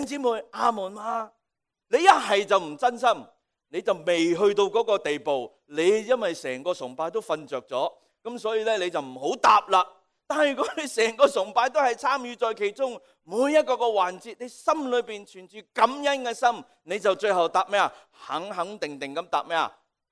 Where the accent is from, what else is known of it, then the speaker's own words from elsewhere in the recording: Guangdong, China; accent: Cantonese; 我们广东话嘛，真不真啊？